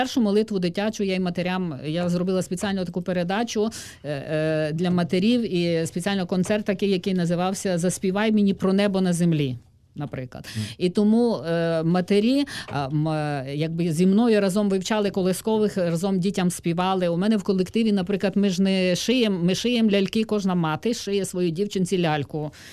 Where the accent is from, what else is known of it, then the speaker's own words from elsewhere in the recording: Zakarpattia Oblast, Ukraine; Там я росла в Закарпатті, де дід зробив хату